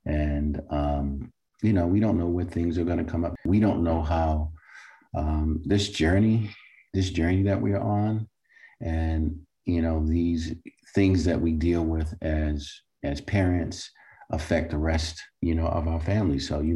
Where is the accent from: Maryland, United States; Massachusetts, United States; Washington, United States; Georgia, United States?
Maryland, United States; Baltimore; As Kelly mentioned, I am from Baltimore. I am, you know, one of five siblings.